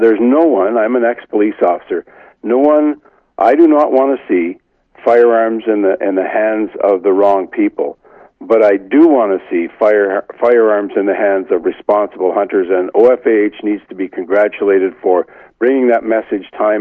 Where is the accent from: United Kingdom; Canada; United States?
Canada; Ontario; I come from the Ottawa Valley. We hunt up in the Madawaska Highlands